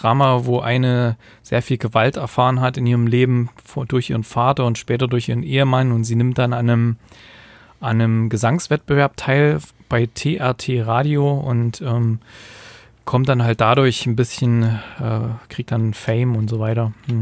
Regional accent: Gera, Thuringia, Germany; ich bin ja, dadurch, dass ich in Gera aufgewachsen bin in Thüringen, bin ich immer noch so ein paar Facebook-Gruppen.

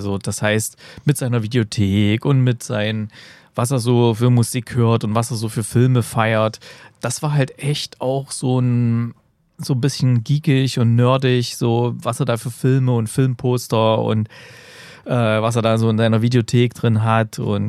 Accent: East Germany, Germany; speziell für mich als jemand, der da groß geworden ist im Osten.

